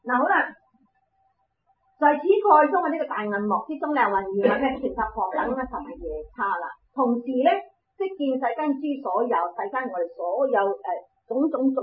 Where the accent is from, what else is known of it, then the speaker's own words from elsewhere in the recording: China; 所以我哋中國人就係咩啊？大慚啦！